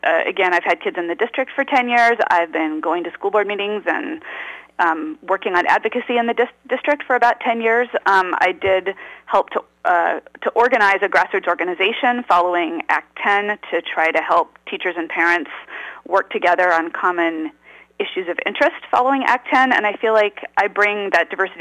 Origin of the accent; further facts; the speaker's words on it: Los Angeles, California, United States; Yep, so I grew up in Los Angeles, and when I was in sixth grade, Proposition 13 passed.